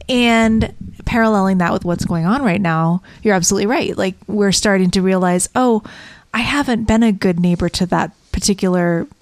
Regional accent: Florida, United States; So I grew up in Florida, and we actually had a small sinkhole that opened up in our backyard.

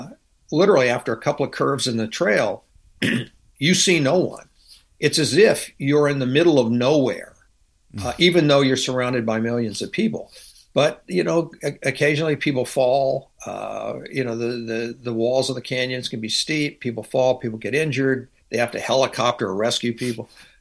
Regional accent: Louisiana, United States; I'm from Louisiana.

